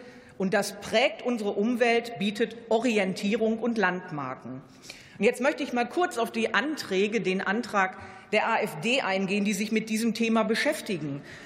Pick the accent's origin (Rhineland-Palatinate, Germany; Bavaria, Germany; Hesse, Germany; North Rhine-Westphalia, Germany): North Rhine-Westphalia, Germany; Wuppertal; wie zum Beispiel aus meiner Heimatstadt Wuppertal